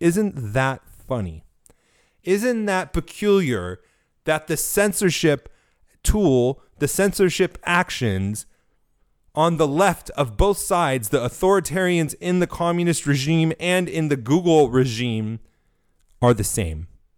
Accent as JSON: {"language": "English", "region": "California", "country": "United States", "tie": "born or raised there", "said": "coming from my hometown of California, my home state."}